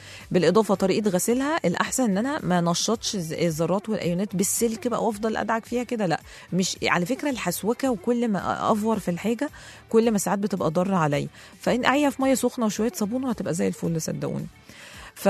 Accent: Egypt; إحنا معظم مصريين بيحبوها

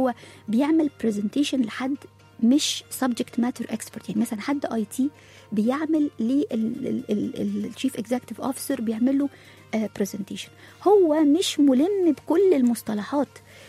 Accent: Egypt; وطبعا احنا كمصريين، انا مش كلنا بنجيد اللغه العربيه الفصحى

